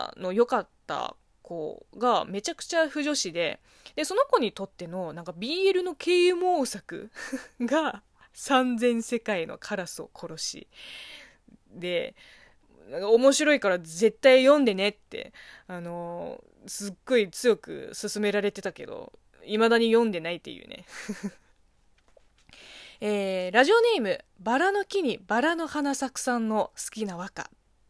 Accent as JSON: {"language": "Japanese", "country": "China", "tie": "born or raised there", "second_language": "Japanese", "said": "この番組は中国生まれ中国育ちの"}